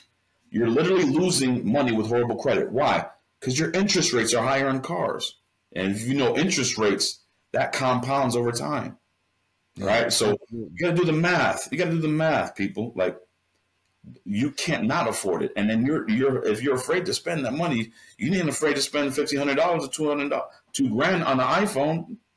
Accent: Connecticut, United States; I'm from Connecticut and my mom's from Brooklyn.

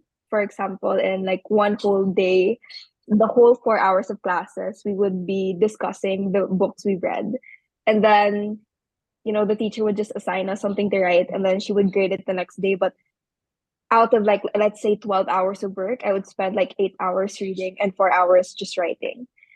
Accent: Bacolod, Western Visayas, Philippines; I'm from Bacolod, Negros Occidental in Region 6.

